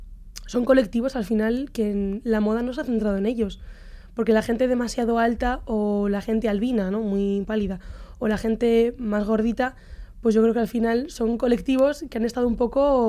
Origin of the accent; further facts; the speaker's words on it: Barakaldo, Basque Country, Spain; Digo, pero yo soy de Baracaldo